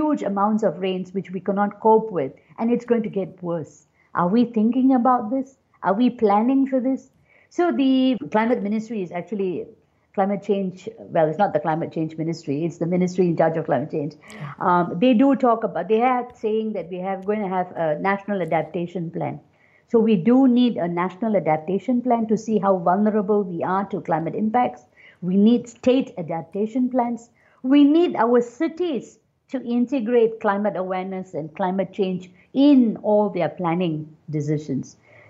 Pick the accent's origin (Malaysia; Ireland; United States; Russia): Malaysia; Penang; now in Klang Valley, Malaysia; I come from Penang and I come to the Klang Valley and I'm living in my brother's house in somewhere in Putra Heights.